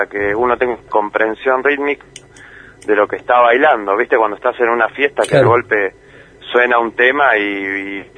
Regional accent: Trevelin, Chubut, Argentina; moved away as an adult; also born or lived in Esquel; now in Buenos Aires, Argentina; yo soy nacido y criado acá en Trevelin, básicamente. Yo nací en Esquel, por la cuestión del hospital, pero toda mi familia es de acá, de Trevelin. Y nada, y yo me fui hace ya unos años para Buenos Aires a estudiar

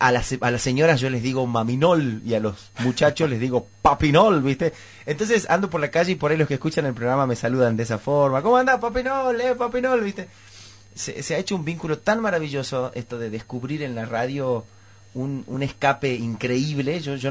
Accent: Salta, Argentina; soy el único salteño que ganó un reality.

